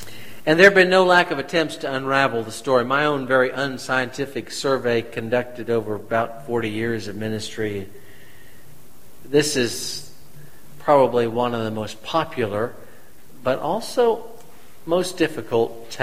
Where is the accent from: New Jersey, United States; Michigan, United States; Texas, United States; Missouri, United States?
Missouri, United States; Kansas City; I'm a city boy. I grew up in Kansas City, but would go to the country to see my grandparents, and they had their crops.